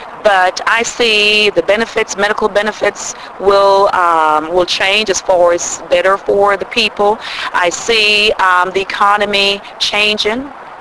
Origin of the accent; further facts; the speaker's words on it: Jamaica; now in United States; I am from Jamaica, and I came to this country for the opportunity.